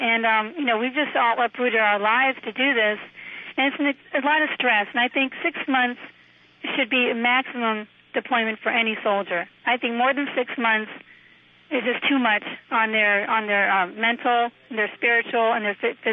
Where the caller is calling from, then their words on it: South Carolina, United States; I'm calling you from South Carolina because I'm staying with my in-laws.